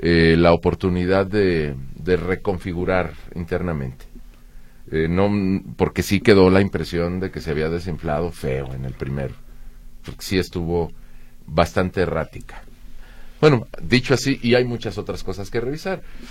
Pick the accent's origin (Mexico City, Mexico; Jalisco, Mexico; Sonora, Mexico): Jalisco, Mexico; nosotros somos jaliscienses.